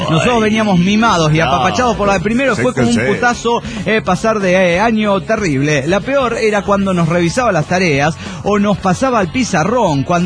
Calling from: Morelia, Michoacán, Mexico; de Morelia, Michoacán, México.

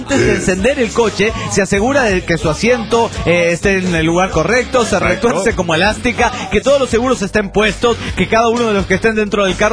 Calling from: León, Guanajuato, Mexico; de León, Guanajuato.

